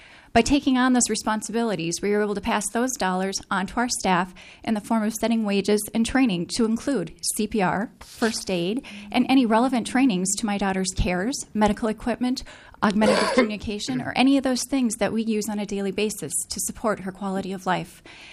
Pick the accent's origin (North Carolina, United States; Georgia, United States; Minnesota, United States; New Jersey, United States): Minnesota, United States; St. Cloud; from St. Cloud, Minnesota.